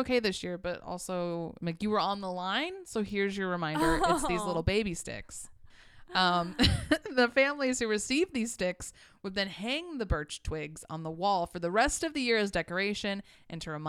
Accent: United States; where we grew up here in the States in America, we don't often learn about Krampus when we're growing up

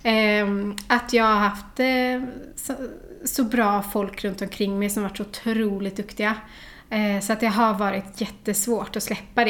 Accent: Olofstorp, Västra Götaland County, Sweden; Ja, jag är från Olofstorp. Så det är knappt 20 minuter ut på landet. Där har jag vuxit upp.

